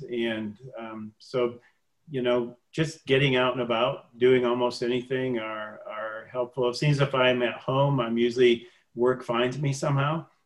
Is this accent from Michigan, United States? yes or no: yes; Michigan, United States; We're both from Michigan, so the parts of the state we know very well and other parts that we don't.